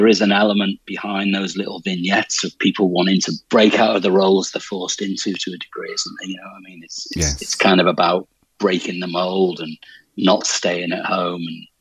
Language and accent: English; Liverpool, North West England, United Kingdom; accent: Scouse; you're from Liverpool, you sound like … And so I think my accent must be like … accents. But it's not really a modern Scouse accent.